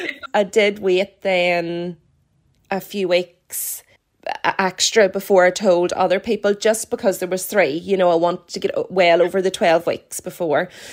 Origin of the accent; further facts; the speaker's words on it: Armagh, Northern Ireland, United Kingdom; They are 10 months old and we're from Armagh direction.